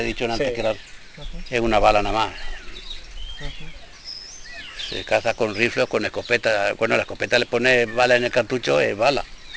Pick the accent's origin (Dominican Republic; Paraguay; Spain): Spain; Community of Madrid; Ah, soy madrileño.